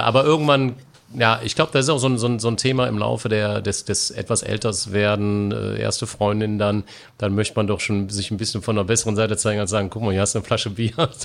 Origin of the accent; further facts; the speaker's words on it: North Rhine-Westphalia, Germany; Ich komme ja da aus dem Rheinland, Nähe Düsseldorf.